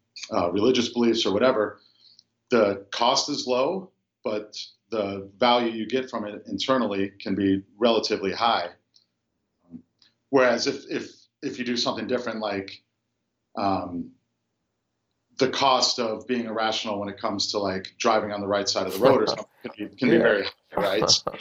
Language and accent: English; Florida, United States; also born or lived in Chicago; So it started, grew up in Florida. I was born in Chicago, but I grew up in Florida.